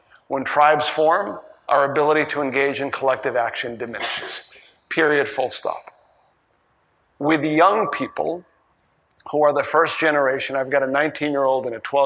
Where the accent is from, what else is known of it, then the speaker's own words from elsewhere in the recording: Massachusetts, United States; now in Austin, United States; I'm from Massachusetts, so I'm a member of Red Sox Nation.